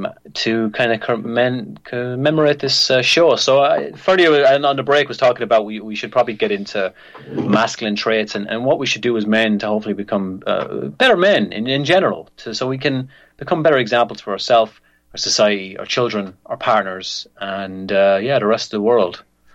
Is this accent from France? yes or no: no; Ireland; As an Irishman, you know